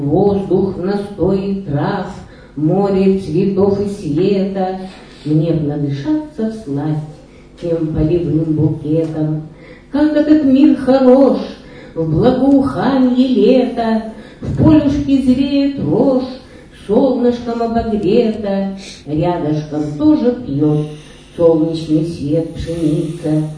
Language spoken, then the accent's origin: Russian; Leningrad, Saint Petersburg, Russia; Родилась я в Ленинграде, мне 6 лет было, и 3-4 года мы пережили блокаду Ленинграда.